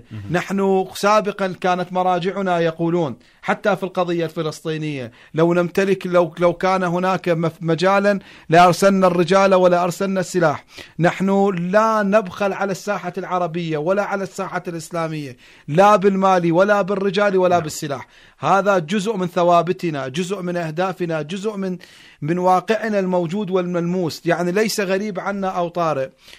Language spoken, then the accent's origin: Arabic; Iraq; بطبيعة الحال نحن كشعب عراقي نمتاز بخصلة